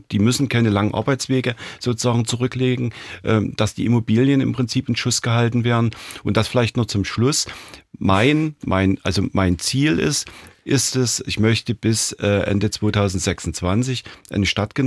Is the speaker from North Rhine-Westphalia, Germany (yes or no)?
no; Großenhain, Saxony, Germany; Also Großenhain, es ist meine Heimatstadt und darauf bin ich auch stolz.